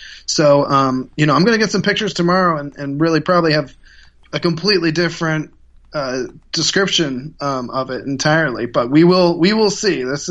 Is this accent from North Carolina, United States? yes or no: no; Ohio, United States; Yeah, I ran for mayor in 2007 of my hometown in Ohio.